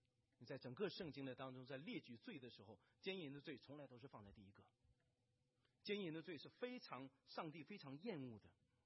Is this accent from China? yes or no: yes; China; 我们中国人很大，中国太大了，中国有北方人有南方人